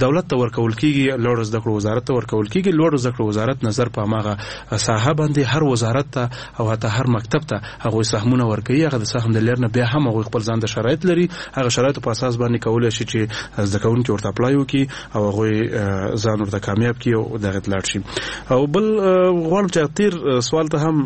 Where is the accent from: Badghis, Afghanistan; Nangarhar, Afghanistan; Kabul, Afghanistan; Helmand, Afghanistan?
Nangarhar, Afghanistan; نو زه د ننګرهار ولایت ما